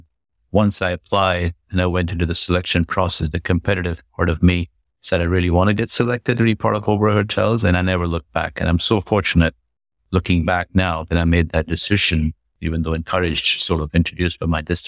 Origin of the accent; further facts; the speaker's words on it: India; born there; The fact that I was born in India